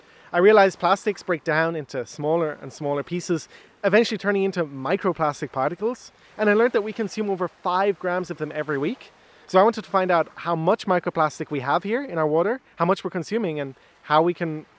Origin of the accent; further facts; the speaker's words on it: Munster, Ireland; I'm from West Cork. I'm 23 years old now